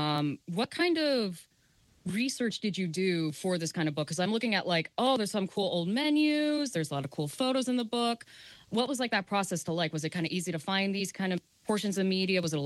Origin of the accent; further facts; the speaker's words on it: United States; as an American, my first thought is the farm to table movement